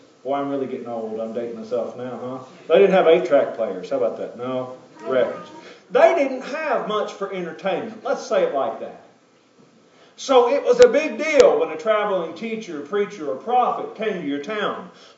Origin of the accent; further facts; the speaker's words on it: Johnson City, Tennessee, United States; in my hometown in Johnson City, Tennessee, sales tax is 10 cents a dollar.